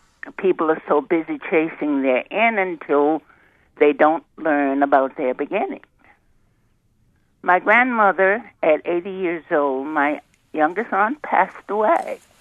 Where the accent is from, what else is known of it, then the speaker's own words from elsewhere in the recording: Virginia, United States; Therefore, growing up in Virginia, I was around elderly people all of my life